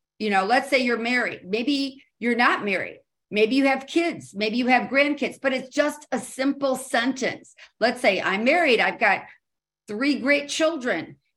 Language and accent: English; Chicago, Illinois, United States; born there; now in Dallas, United States; I was born in Chicago and I moved to Dallas. So I guess I'm a Texan.